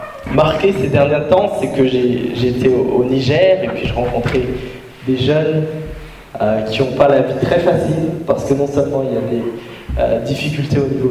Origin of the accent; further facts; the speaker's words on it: Rennes, Brittany, France; moi je viens de Rennes.